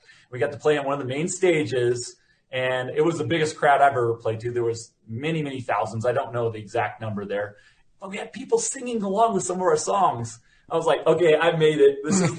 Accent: Seattle, Washington, United States; When I was in high school, I grew up in Seattle.

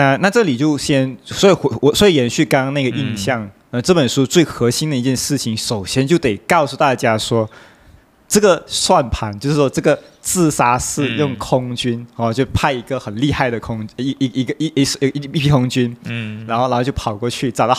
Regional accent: Malaysia; 我们可能华人，又或者是我们是马来西亚人

